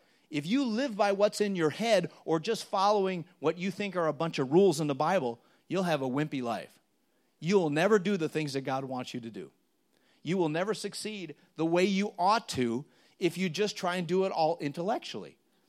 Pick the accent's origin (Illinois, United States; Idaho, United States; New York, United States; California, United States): Illinois, United States; Chicago; now in Germany; Normally I fly Frankfurt to Chicago, and I'm not far from Chicago where I came from.